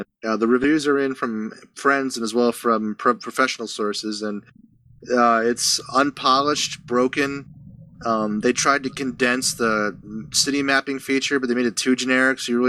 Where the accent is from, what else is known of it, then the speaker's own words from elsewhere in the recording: Ohio, United States; My hometown, my home state of Ohio